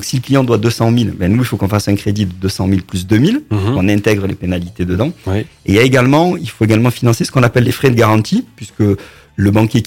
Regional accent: Manosque, Provence-Alpes-Côte d'Azur, France; also born or lived in Gap; moi, j'habite à Vinant-sur-Verdon, mais c'est la DLVA, donc c'est Manosque. Et je suis né à Manosque, j'ai fait mes études à Manosque. J'ai fait une petite incartade à Gap pendant 2 ans.

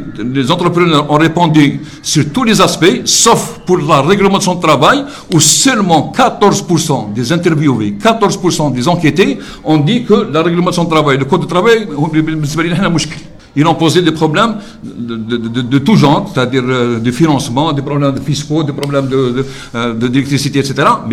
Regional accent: Algeria; Et c'est pour ça que chez nous, en Algérie, pourquoi je dis ça quand même, j'arrive chez nous

